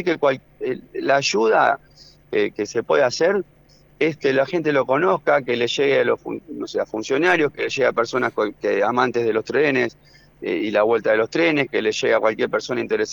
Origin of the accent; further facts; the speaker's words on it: Argentina; Para nosotros sería un orgullo como argentino, porque amamos a nuestra patria